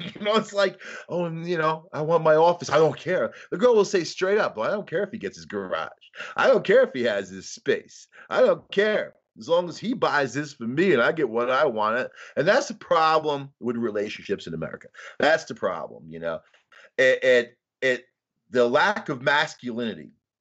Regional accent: New York, United States; You see, I was raised on Long Island, multicultural school, diversity.

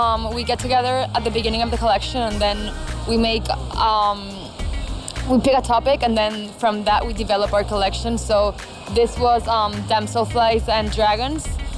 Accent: Puerto Rico; So I'm from Puerto Rico.

